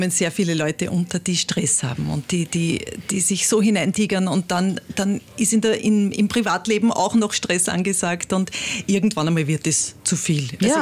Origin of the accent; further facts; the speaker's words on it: Traisen, Lower Austria, Austria; Also ich bin im Bezirk Lilienfeld aufgewachsen, in Traisen. Ich bin also auf einem Bauernhof am Berg aufgewachsen mit vielen Geschwistern, also mit 6 Geschwistern.